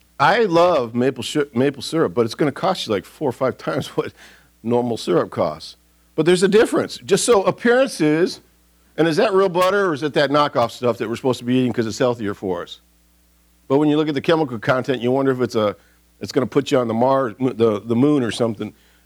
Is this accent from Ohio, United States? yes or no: no; Detroit, Michigan, United States; I grew up in Detroit, and there's black people all over the place